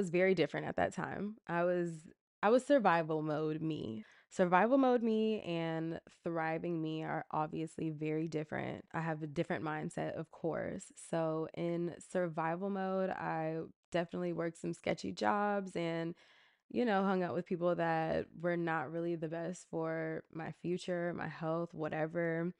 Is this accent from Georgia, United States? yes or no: yes; Atlanta, Georgia, United States; I love Atlanta. I'm from Atlanta.